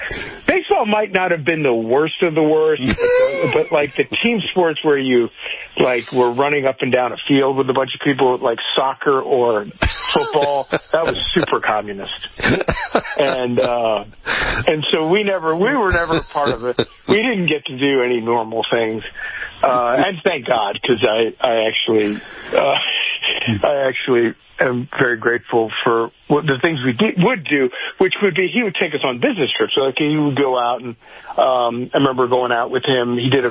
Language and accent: English; Chatham, Virginia, United States; But yeah, so I grew up here in Chatham, Virginia. My family's been here forever.